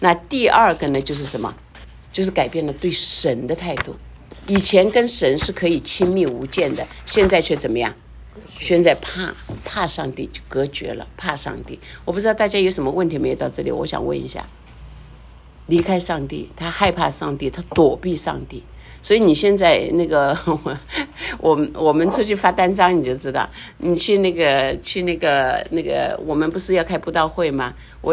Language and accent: Chinese; China; moved away; 像我们原来从中国来